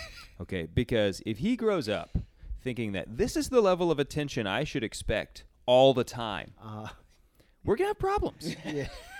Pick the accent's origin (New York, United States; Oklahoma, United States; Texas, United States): Oklahoma, United States; Tulsa; So I'm from Tulsa. I was born and raised in Tulsa.